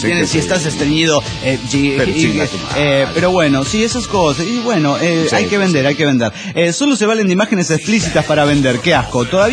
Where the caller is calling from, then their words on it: Oruro, Bolivia; de Oruro.